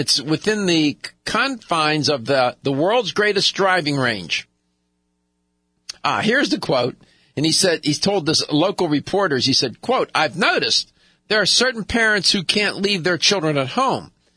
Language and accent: English; Penn Hills, Pennsylvania, United States; I grew up in the Pittsburgh area. Monroeville's right outside Pittsburgh. I have spent many hours in Monroeville. I grew up in Penn Hills and in another part of Pittsburgh.